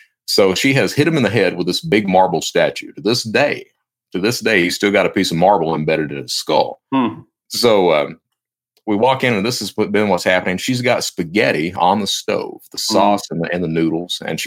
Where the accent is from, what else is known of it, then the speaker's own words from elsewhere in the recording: Kentucky, United States; I come from a family. My mom, I'm from Eastern Kentucky.